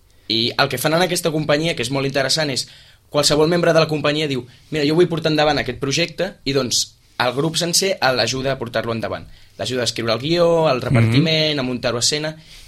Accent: Catalonia, Spain; hi ha nosaltres que som catalans

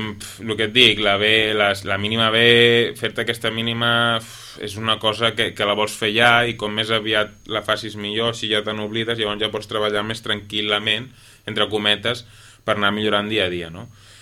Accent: Vilafranca, Catalonia, Spain; reprendre el món de la natació quan era jovenet al club del meu poble a Vilafranca

